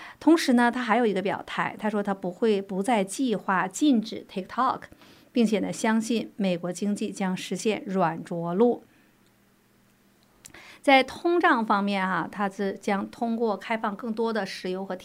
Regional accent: China; 我是从大陆出来的

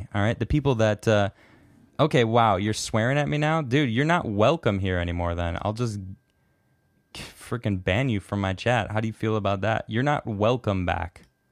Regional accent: United States; I'm realistic, okay? I'm American.

